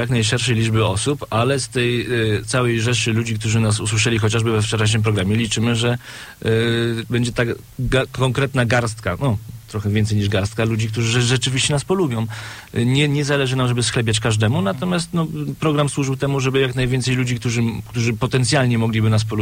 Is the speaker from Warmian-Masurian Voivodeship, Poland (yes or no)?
no; Zielona Góra, Lubusz Voivodeship, Poland; jesteśmy z Zielonej Góry i okolic